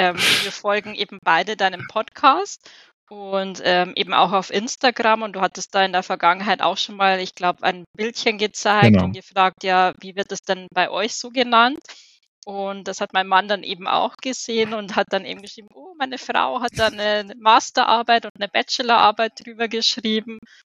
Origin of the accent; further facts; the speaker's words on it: Dollnstein, Bavaria, Germany; Und das war damals beim KC Dollenstein, also in der Ortschaft, wo ich aufgewachsen bin.